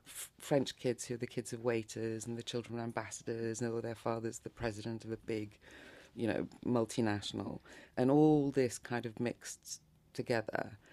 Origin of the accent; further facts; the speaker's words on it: London, United Kingdom; now in Paris, France; I've probably spent as much time living in Paris as I did growing up in London.